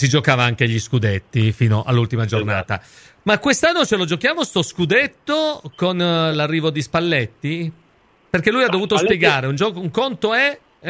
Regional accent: Abruzzo, Italy; da abruzzese

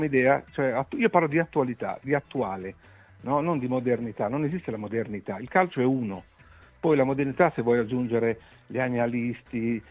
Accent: Bologna, Emilia-Romagna, Italy; lo dico contro i miei interessi essendo bolognese

